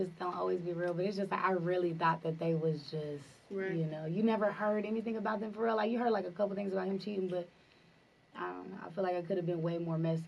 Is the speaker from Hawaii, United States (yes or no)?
no; Indiana, United States; I'm from Indiana.